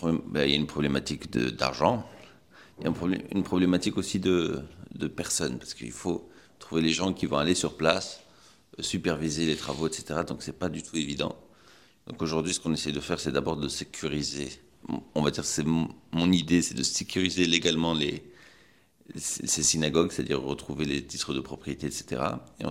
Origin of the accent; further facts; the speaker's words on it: Zarzis, Medenine, Tunisia; c'est surtout que je suis originaire de Zarzis.